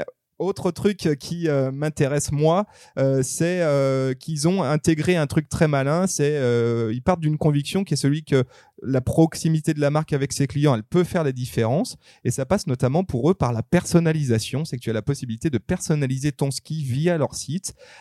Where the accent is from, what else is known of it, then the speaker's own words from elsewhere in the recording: Auvergne-Rhône-Alpes, France; born there; je suis né dans la Dynastar Valley, on va dire, c'est-à-dire dans la haute vallée de l'Arve